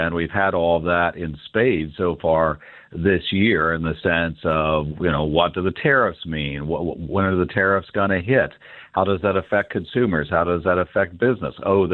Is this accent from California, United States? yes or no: no; Kansas, United States; you know, I grew up in Kansas.